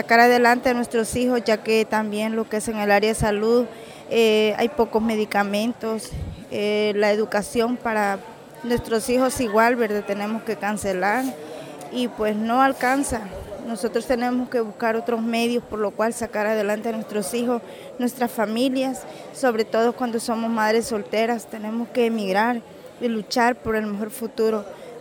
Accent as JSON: {"language": "Spanish", "country": "El Salvador", "said": "vengo de El Salvador, vengo también aquí apoyando a nuestros amigos en la caravana"}